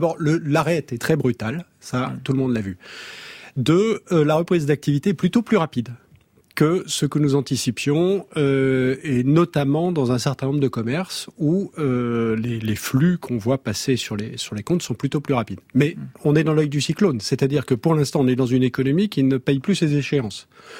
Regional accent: France; Je suis provincial d'origine. J'ai quitté Paris pour aller à Bruxelles pour que mes enfants vivent ailleurs qu'à Paris. Quand on est revenu de Bruxelles, c'était pour vivre en province

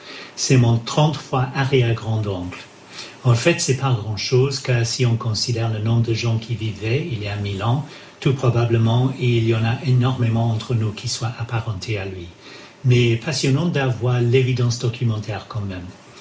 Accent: England, United Kingdom; Je suis anglais, je vous écoute en Angleterre.

